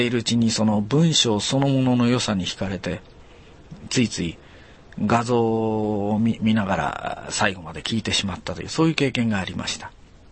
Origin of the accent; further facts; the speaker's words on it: Kiryu, Gunma, Japan; 私がそこへ越したのは実は1歳の時で、私の父が近所の村から出まして桐生市に文房具屋を開いたと。で、開いた時に私はちょうど1歳だったんですが、1歳の時にそこへ引っ越していったんです。